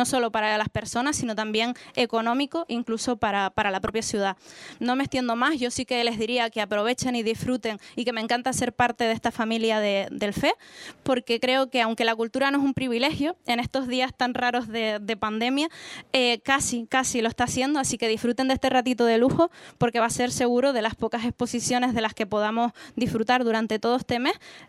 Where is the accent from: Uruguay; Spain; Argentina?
Spain; Los Realejos, Canary Islands; yo soy del norte, del Ralejo, entonces al final volver al valle